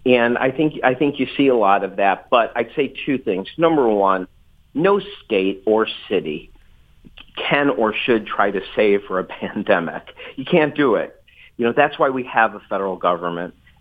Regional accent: Ann Arbor, Michigan, United States; Oh, well, you know, I grew up in Ann Arbor

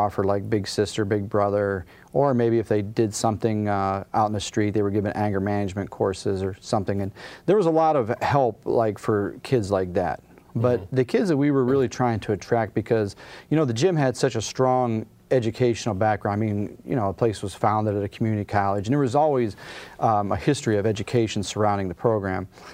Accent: Pittsburgh, Pennsylvania, United States; you know, I grew up in Pittsburgh, and, you know, it's kind of a rough neighborhood

